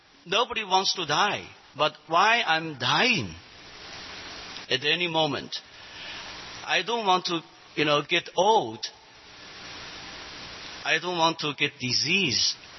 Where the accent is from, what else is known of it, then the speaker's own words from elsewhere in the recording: China; English is a second language; Because I'm from China